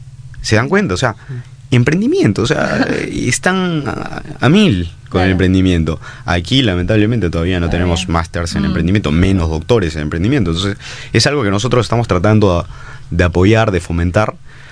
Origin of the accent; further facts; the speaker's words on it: Peru; Cuando yo me voy a la India y les digo, vengo de Perú, dicen, ¿dónde queda Perú?